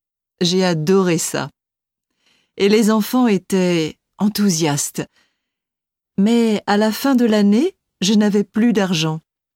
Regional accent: Paris, Île-de-France, France; moved away as an adult; je voulais partir plus loin et quitter Paris, ma ville natale.

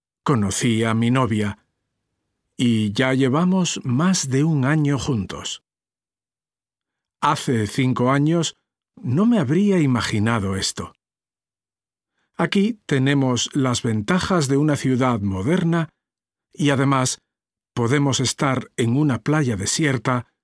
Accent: Spain; also born or lived in England; now in Hong Kong; soy español. Ahora vivo en Hong Kong. Ya llevo aquí 1 año.

